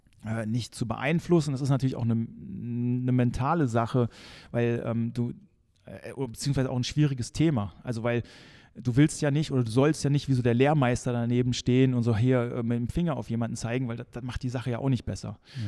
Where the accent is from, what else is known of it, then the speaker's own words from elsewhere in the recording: Germany; wenn ich unbedingt da ein Brot essen möchte, weil ich so als Deutscher, wir sind ja so die Brotmenschen